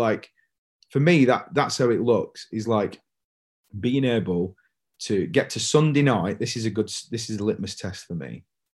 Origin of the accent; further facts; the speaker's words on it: North West England, United Kingdom; even though we're from Lancashire